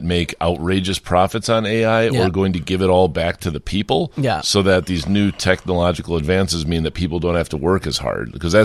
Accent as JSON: {"language": "English", "country": "Ireland", "said": "as an Irish person of Irish descent"}